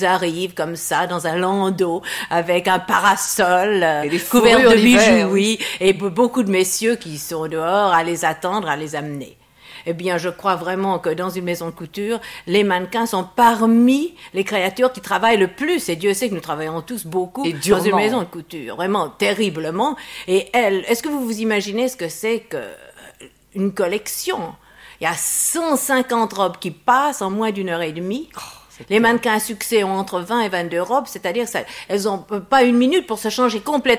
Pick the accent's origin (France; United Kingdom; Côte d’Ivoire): United Kingdom; England; accent: English; French is a second language; je suis anglaise. Je suis d'ailleurs la seule directrice d'une grande maison couture française qui soit anglaise